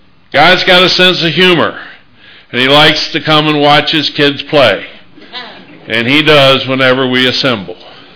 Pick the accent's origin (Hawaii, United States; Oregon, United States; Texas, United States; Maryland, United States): Maryland, United States; Hagerstown; I am from Hagerstown, Maryland